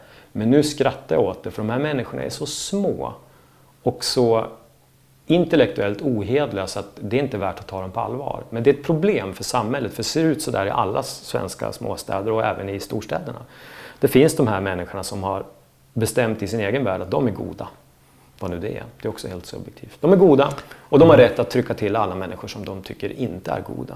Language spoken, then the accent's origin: Swedish; Östersund, Jämtland County, Sweden; uppe i Östersund där jag kommer ifrån